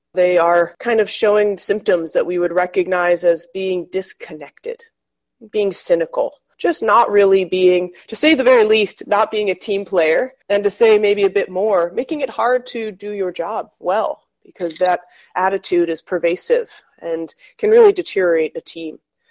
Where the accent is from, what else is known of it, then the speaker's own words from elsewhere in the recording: San Francisco, California, United States; I am from San Francisco, so I would often take Christmas shifts because I didn't have to travel home.